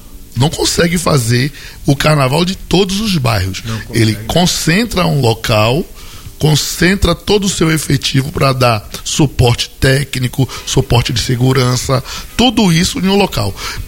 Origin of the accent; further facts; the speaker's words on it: Salvador, Bahia, Brazil; seria horroroso para mim sair do bairro onde eu nasci e me criei